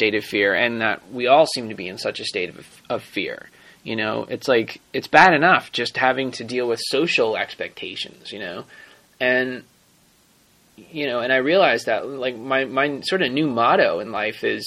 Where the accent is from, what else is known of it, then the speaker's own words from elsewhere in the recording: New Jersey, United States; You know, I grew up in Jersey, so I was an hour and 15 minutes from the city, Manhattan, which would be New York City